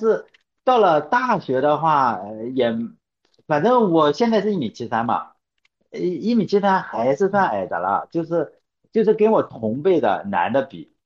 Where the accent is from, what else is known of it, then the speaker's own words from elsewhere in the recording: Shandong, China; 你是哪里的？山东。我说山东。